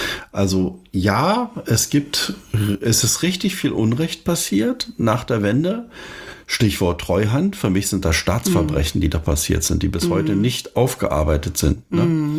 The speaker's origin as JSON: {"language": "German", "region": "East Germany", "country": "Germany", "said": "Du, ich bin Ossi"}